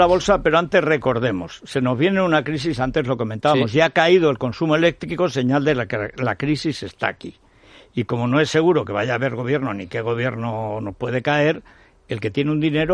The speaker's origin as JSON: {"language": "Spanish", "town": "Orihuela del Tremedal", "region": "Aragon", "country": "Spain", "tie": "born or raised there", "said": "en mi pueblo, en Orihuela del Tremedal."}